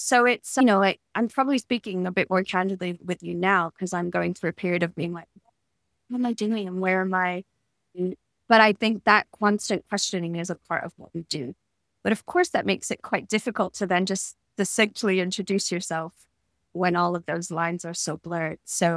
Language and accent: English; United States; up very rough in Appalachia, so a very poor stretch of America. I was born and raised in America.